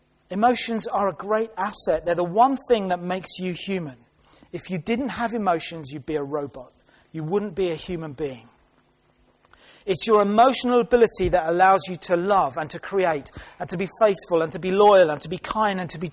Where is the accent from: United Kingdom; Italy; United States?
United Kingdom; our culture shapes that perhaps we might be more blue than red, just by being British.